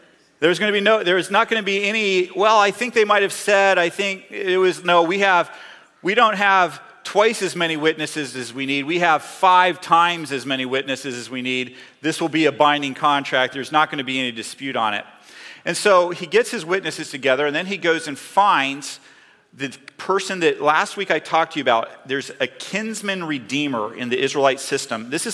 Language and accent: English; North Carolina, United States; Now, I grew up in North Carolina a couple years ago. And we used to have these things that were not maybe as common today as they are, but in town you'd have like the general store, right?